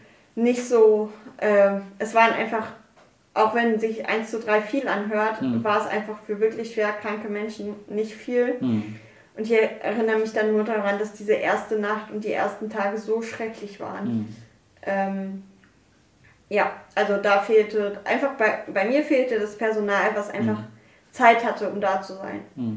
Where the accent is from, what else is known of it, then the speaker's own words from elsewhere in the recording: Bonn, North Rhine-Westphalia, Germany; Also hier, die Anreise ist 7, 8 Stunden. Ich komme aus Bonn.